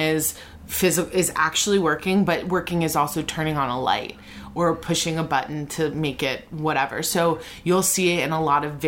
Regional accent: Miami, Florida, United States; I knew a ton of Jews in my town who I'm from Miami. It's not a town.

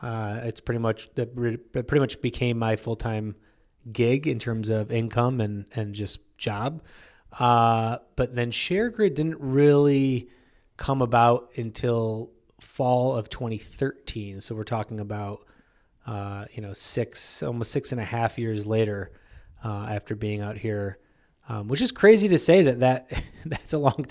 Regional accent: Syracuse, New York, United States; I'm actually born and raised in Syracuse, New York. So I went to college literally 2 miles away from my, childhood home.

